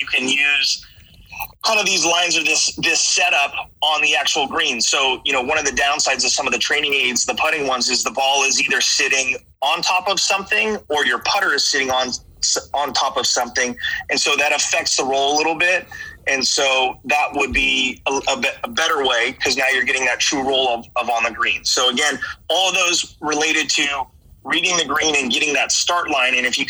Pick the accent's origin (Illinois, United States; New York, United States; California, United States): California, United States; Fountain Valley; So I grew up here in Orange County. I live in Huntington Beach. I grew up in Fountain Valley, which is a city right nearby. So that's where I call home and grew up.